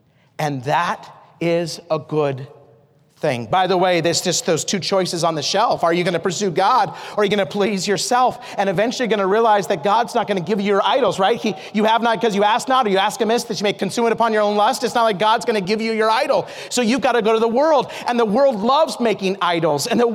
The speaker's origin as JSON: {"language": "English", "region": "Idaho", "country": "United States", "tie": "born or raised there", "said": "I grew up in Idaho."}